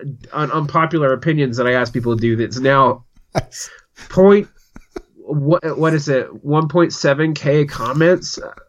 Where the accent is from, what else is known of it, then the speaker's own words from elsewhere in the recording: the South, United States; now in Utah, United States; I do think I'm a Southerner, even though I live in Utah now, and I write a lot about the West too.